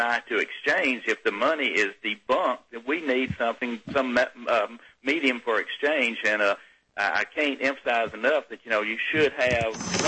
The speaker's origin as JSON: {"language": "English", "region": "Mississippi", "country": "United States", "tie": "born or raised there", "said": "Of course, I grew up a country boy. I grew up in Mississippi, a country boy"}